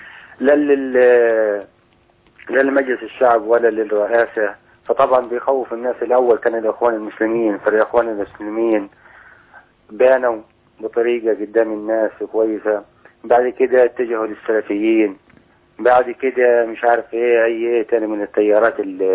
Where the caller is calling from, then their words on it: Asyut, Asyut Governorate, Egypt; احنا نكلمك … من أسيوط.